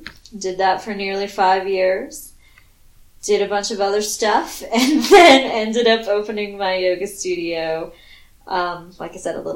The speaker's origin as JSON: {"language": "English", "town": "Austin", "region": "Texas", "country": "United States", "tie": "born or raised there", "also_born_or_lived": "Philadelphia", "moved": "as an adult", "lives_now": "Washington, United States", "said": "own East Side Yoga in Washington, D.C., opened up the studio a little bit more than 2 years ago, but I grew up in Austin, Texas."}